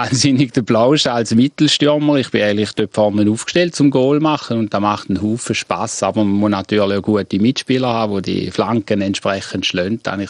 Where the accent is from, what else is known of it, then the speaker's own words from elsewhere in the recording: Schaffhausen, Switzerland; für uns als Schaffhauser